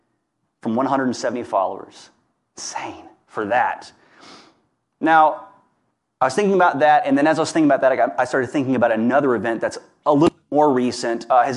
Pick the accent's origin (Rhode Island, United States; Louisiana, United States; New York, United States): Louisiana, United States; Hammond; She lived 30 miles from where I grew up in Hammond, Louisiana, a little place called Kentwood.